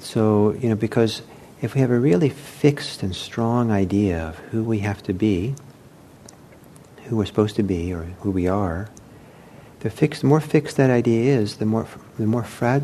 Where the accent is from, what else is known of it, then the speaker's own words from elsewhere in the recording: United States; I grew up in America, so I mean, I probably picked up a few macho values